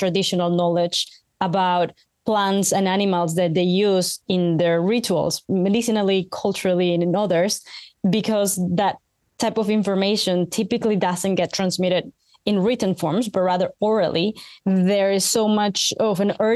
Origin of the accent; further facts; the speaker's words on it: Peru; also born or lived in United States; now in England; I'm originally from Peru, and I live in England now, but I am in and out of Peru quite often.